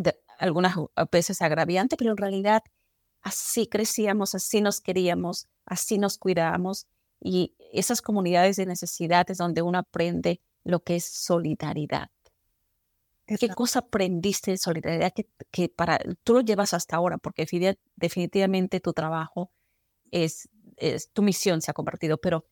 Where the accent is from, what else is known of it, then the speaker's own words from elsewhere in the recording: Peru; no soy de mi país, soy peruana